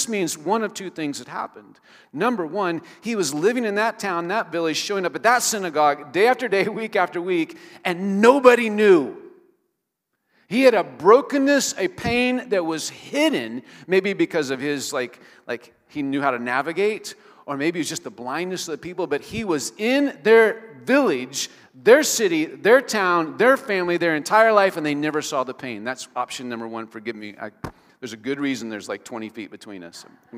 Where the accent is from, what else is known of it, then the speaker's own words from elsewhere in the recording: Iowa, United States; And we grew up in Iowa, rural Iowa.